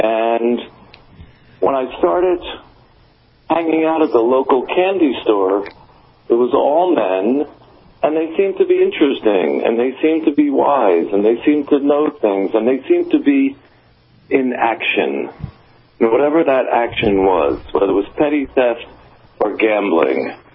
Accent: Philadelphia, Pennsylvania, United States; Anyway, I grew up in Philadelphia. Middle-class family, great schools, great neighborhood.

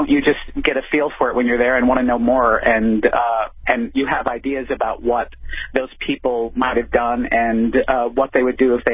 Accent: the South, United States; I grew up in the South and I really love New Orleans.

